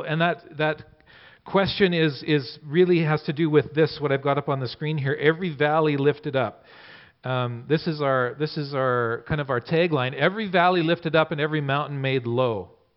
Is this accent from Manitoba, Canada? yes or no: yes; Swan River, Manitoba, Canada; also born or lived in Saskatchewan, Canada; I was born in Manitoba and Swan River, Manitoba, and lived there for, yeah, and Cheryl was there. And lived in Saskatchewan for a while